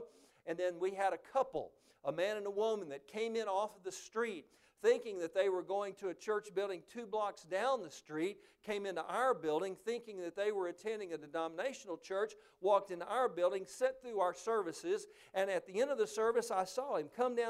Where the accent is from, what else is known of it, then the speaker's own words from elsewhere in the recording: Texas, United States; the little church that I grew up in West Texas?